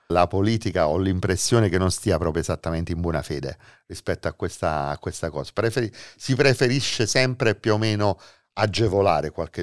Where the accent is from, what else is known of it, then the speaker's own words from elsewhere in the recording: Naples, Campania, Italy; Io sono napoletano, figurati, peggio ancora.